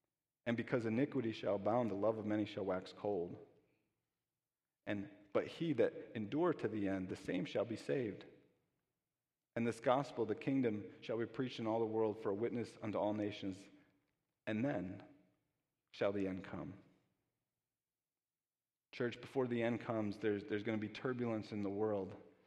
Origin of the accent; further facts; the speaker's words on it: Kenosha, Wisconsin, United States; my hometown that I grew up in, Kenosha, became a headline across all of the United States